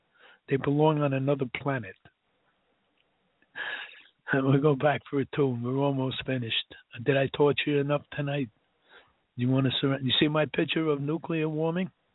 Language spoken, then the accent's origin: English; New York, United States; accent: New York; And no wonder when you hear my New York accent, everybody's hair stands on end. I know, but I got to tell you, when the next Civil War comes, you better make room for this New Yorker